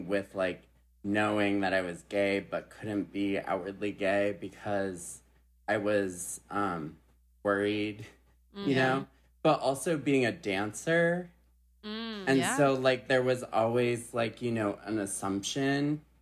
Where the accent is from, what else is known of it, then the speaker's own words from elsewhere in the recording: North Dakota, United States; Yeah, so I grew up in North Dakota in a town probably with no more than, maybe 9,000 people.